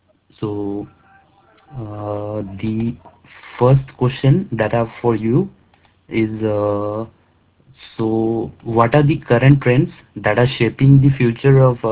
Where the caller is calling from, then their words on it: India; English is a second language; I'm calling from India.